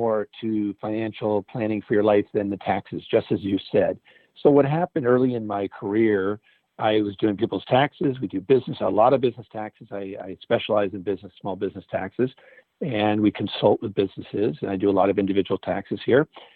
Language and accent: English; Los Angeles, California, United States; Well, I grew up in the LA area, and I was born in 59, 61 years old.